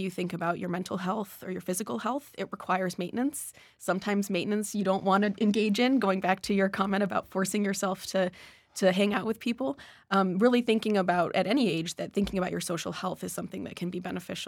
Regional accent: Midwest, United States; I, having not grown up in New England, have a similar sort of, I grew up in the Midwest

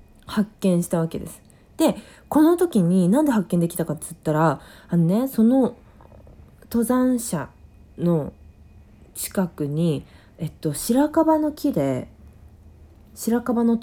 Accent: Hokkaido, Japan; 私北海道出身だからさ、ちょっと北海道 SOS 事件ちょっとゆかりあるからお届けしたいんですけれども

